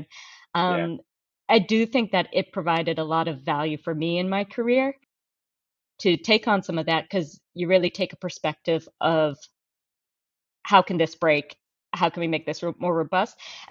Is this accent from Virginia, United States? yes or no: yes; Virginia, United States; knowing that I was moving back to the DC area, I grew up in Northern Virginia and everything